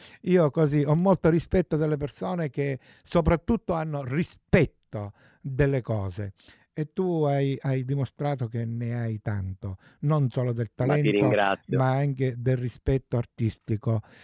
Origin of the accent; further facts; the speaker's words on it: Catania, Sicily, Italy; anch'io sono catanese